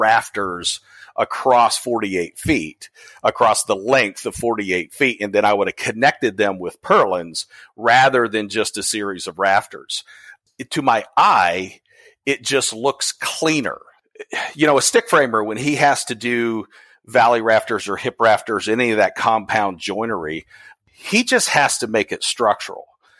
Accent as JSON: {"language": "English", "town": "Beaver Falls", "region": "Pennsylvania", "country": "United States", "tie": "born or raised there", "said": "I grew up in Beaver Falls, Pennsylvania."}